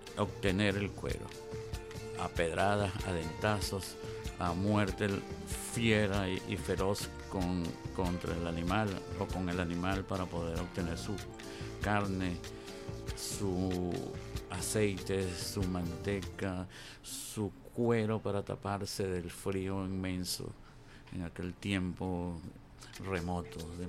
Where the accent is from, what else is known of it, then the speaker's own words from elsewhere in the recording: Lara, Venezuela; born there; also born or lived in Guanare / Aragua / Nueva Esparta; now in Caracas, Venezuela; Nací en Lara, viví en Guanare, en Aragua, en Nueva Esparta, ahora acá en Caracas, y me siento venezolano 100%.